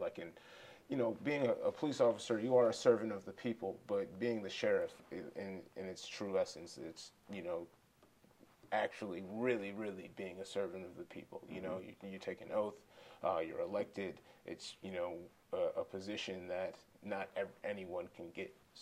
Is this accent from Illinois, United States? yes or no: no; Kenosha, Wisconsin, United States; as a person that's been born and raised in Kenosha, you know, sometimes you're like, man, should I move? Should I move away?